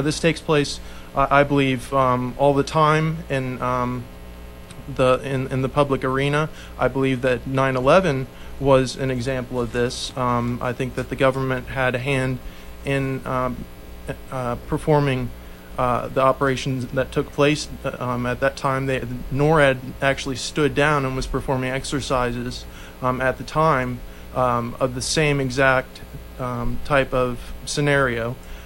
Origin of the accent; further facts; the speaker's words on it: United States; Yeah, you know, as an American citizen, I've been really concerned with a lot of the agenda that the government and the media are pushing